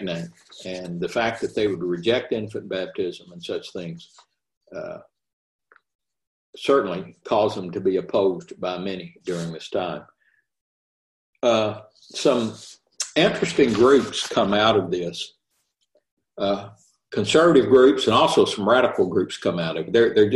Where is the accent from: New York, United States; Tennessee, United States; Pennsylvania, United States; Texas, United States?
Tennessee, United States; Lawrenceburg; When I grew up in Lawrenceburg, Tennessee, there was a Mennonite group, a community just out of town.